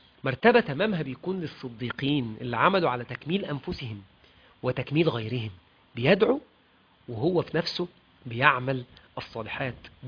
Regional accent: Sharqia Governorate, Egypt; وأنا من الأرياف يعني، أنا مش من المدينة أصلا، أنا شرقاوي

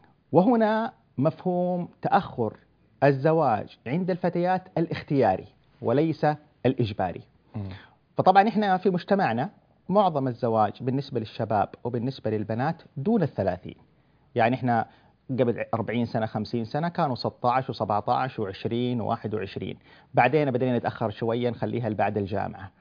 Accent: Saudi Arabia; إحنا عندنا في السعودية هنا وفي الخليج

